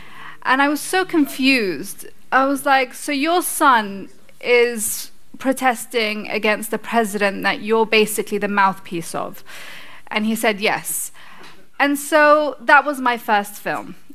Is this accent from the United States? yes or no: no; Sana'a, Amanat Al Asimah, Yemen; in my hometown of Sana'a, this beautiful city that you can see behind me.